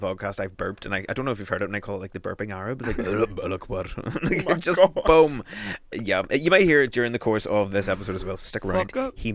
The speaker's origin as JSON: {"language": "English", "region": "South West England", "country": "United Kingdom", "said": "I am from Devon."}